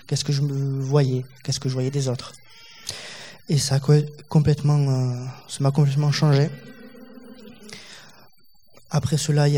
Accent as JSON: {"language": "French", "town": "Toulouse", "region": "Occitanie", "country": "France", "said": "je suis de Toulouse"}